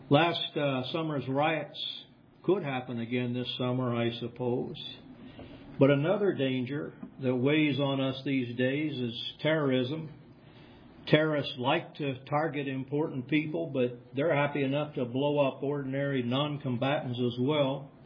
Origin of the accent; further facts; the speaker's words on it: Kansas, United States; and you know, many of you know I grew up in Kansas, so this is not unusual for my memory